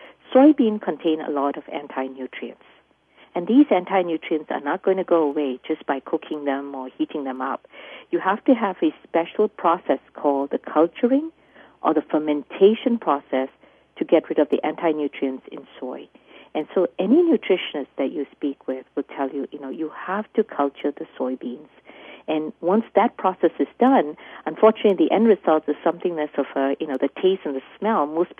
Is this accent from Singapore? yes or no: yes; Singapore; now in United States; when I was raised in Singapore, and 75% of the population on Singapore, for those of you who don't know, in fact, now it's close to 80% of the population is ethnically Chinese. So although I'm an American citizen right now